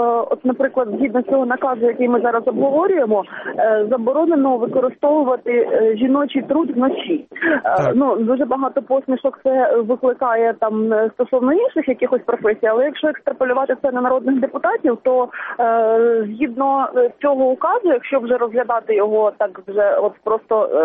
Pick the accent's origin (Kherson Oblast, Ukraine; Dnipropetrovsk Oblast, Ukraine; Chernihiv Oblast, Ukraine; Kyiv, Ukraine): Dnipropetrovsk Oblast, Ukraine; Dnipro; я сама з Дніпропетровська